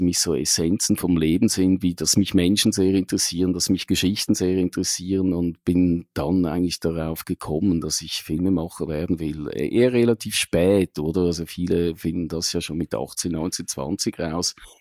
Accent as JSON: {"language": "German", "country": "Switzerland", "also_born_or_lived": "Berlin", "said": "als Schweizer einfach wahnsinnig gut ankommt in dieser Stadt"}